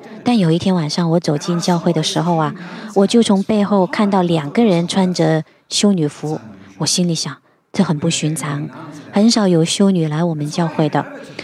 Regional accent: Long Jetty, New South Wales, Australia; 因为我是在中海岸长大的，我在 Long Jetty 出生长大。我高中呢是在 The Entrance High，The Entrance 小学。

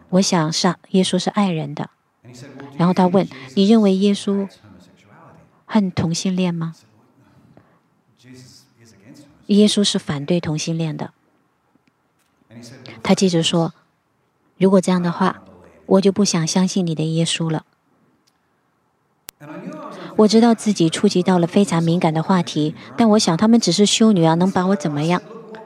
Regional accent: Long Jetty, New South Wales, Australia; 因为我是在中海岸长大的，我在 Long Jetty 出生长大。我高中呢是在 The Entrance High，The Entrance 小学。

